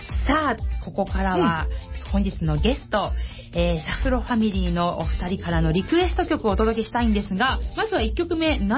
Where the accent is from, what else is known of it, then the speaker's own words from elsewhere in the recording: Kawasaki, Kanagawa, Japan; あの私のふるさと幸区鹿島田も、実はあの鹿島田の狭い範囲というか、あの範囲で、